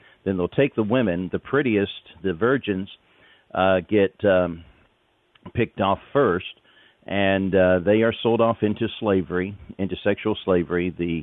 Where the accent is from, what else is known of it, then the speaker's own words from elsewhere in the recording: England, United Kingdom; accent: British; went back to England as a missionary after studying in Bible college here in the United States, lost my British accent then.